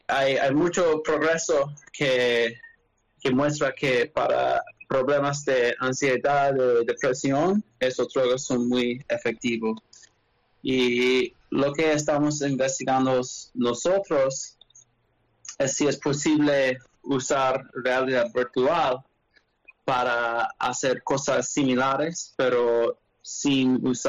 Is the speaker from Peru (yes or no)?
no; Milwaukee, Wisconsin, United States; now in Chicago, United States; En mi pueblo es Milwaukee.